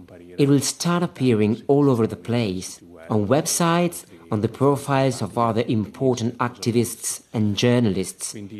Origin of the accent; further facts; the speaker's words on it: Ravenna, Emilia-Romagna, Italy; I came from Ravenna, this gentle provincial town where nothing really bad happens.